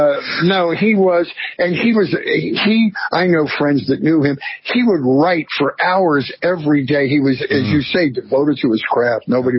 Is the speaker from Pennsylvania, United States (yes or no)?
yes; Pennsylvania, United States; I was born and raised outside Philadelphia.